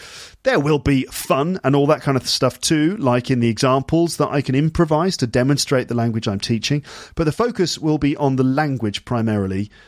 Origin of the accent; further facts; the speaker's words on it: United Kingdom; And I'm like really, really British. So I'm really British